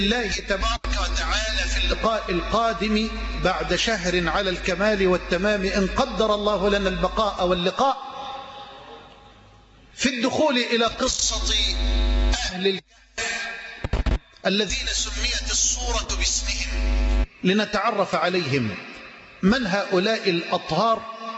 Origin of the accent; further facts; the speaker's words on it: Egypt; اللهم إني أسألك أن تجعل بلدنا مصر أمنا أمانا سخاء رخاء